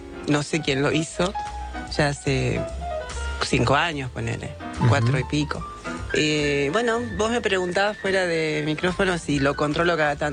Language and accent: Spanish; Buenos Aires Province, Argentina; Soy bonaerense.